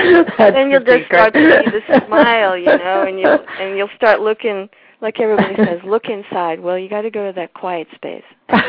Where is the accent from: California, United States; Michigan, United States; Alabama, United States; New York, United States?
New York, United States; Manhattan; Growing up in Manhattan, I wasn't allowed to go on the grass